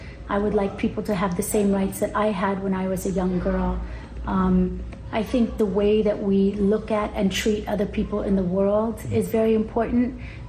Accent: United States; it definitely makes a difference to how people perceive me as an American overseas.

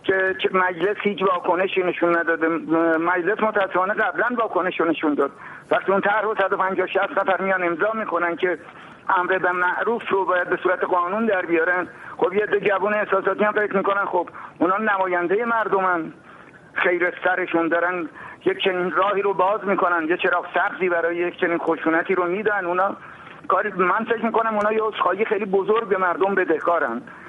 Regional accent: Iran; تقاضای من به عنوان یه ایرانی اینه که

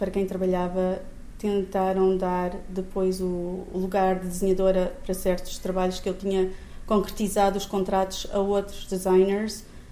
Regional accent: Sofala, Mozambique; born there; um grupo de pessoas em Sofala, na província de Sofala, porque também queria que fosse da província onde nasci.

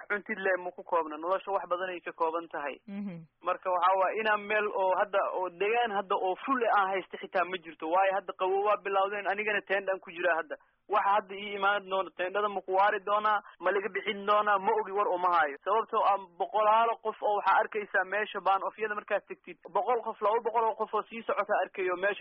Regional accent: Kunturwaarey, Lower Shabelle, Somalia; now in Austria; aniga waxaan ka imaaday kunturwaare meel la dhahayo

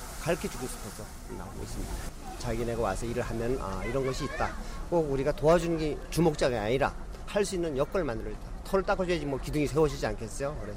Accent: Pyeongchang, Gangwon, South Korea; 저희가 이제 고향이 평창이에요.

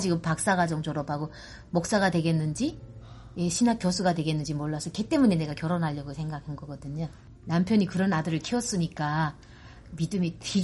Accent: North Korea; now in United States; 나는 이제 이북 사람이고 나는 지금도 엄마가 보고 싶고 나는 엄마 떠나고 싶지 않았는데 어떻게 내가 엄마를 떠나서 내가 미국까지 오게 됐었고

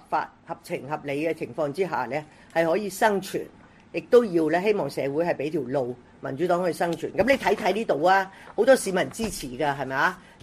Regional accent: Hong Kong; 我哋香港人

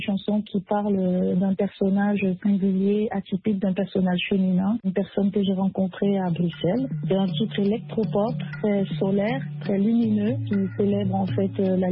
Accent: Anglophone Cameroon, Cameroon; Je suis originaire du Cameroun anglophone et j'ai grandi dans une famille de mélomanes.

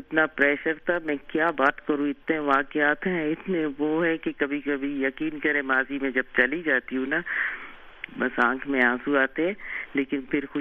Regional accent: Balochistan, Pakistan; born there; میں سبھی سے بلانگ کرتی ہوں, بلوچستان کا ایک شہر ہے اور میری پیدائش وہیں کی ہے.

